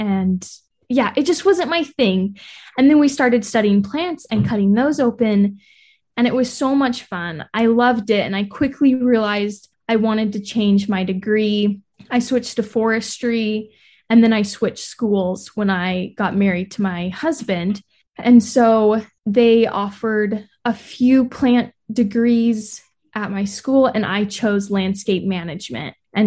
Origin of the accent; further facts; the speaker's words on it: St. George, Utah, United States; Yeah, I grew up in St. George.